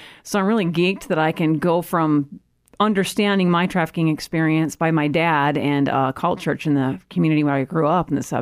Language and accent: English; Kalamazoo, Michigan, United States; I'm from Kalamazoo, Michigan, and I'm really geeked to be here.